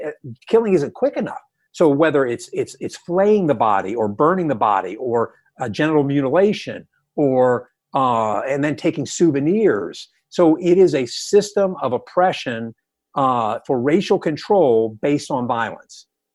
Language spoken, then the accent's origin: English; the South, United States; I grew up in the South. I went to schools that were segregated.